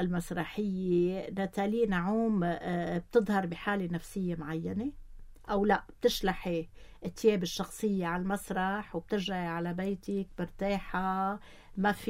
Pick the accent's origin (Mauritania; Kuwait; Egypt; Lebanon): Lebanon; وعلى أمل إنه نتوحد كلبنانيين